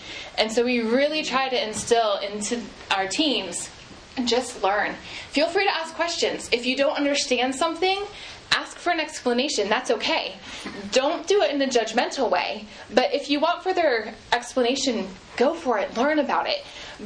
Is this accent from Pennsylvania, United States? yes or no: no; Maryland, United States; I grew up 20 minutes outside of Baltimore my entire life